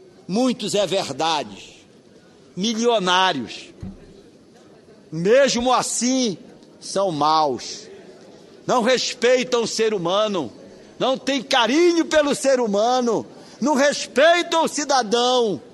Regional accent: Pará, Brazil; minha terra querida, na ilha do Marajó, aonde eu nasci, aonde eu me criei. Salvaterra e Soure.

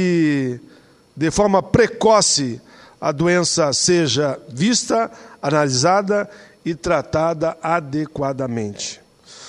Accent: Rio Grande do Sul, Brazil; eu sou do Rio Grande do Sul

